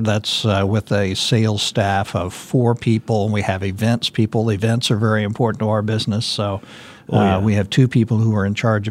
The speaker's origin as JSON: {"language": "English", "town": "Kansas City", "country": "United States", "tie": "born or raised there", "said": "I grew up in the Kansas City area, graduated high school."}